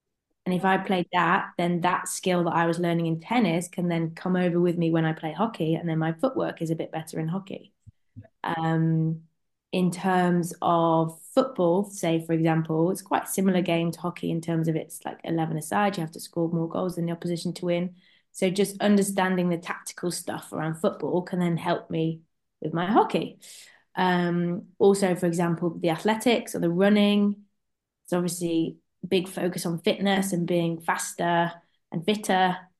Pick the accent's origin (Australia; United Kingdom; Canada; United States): United Kingdom; Nottingham, East Midlands; So I'm from Nottingham, so that's in the Midlands region.